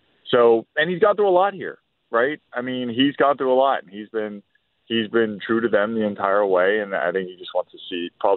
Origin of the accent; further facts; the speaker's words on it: Florida, United States; to do this in my hometown is a dream come true. And I know, I grew up with these teams. I grew up with the Marlins. Literally, as those teams were growing up, so was I. Marlins, Panthers, Heat.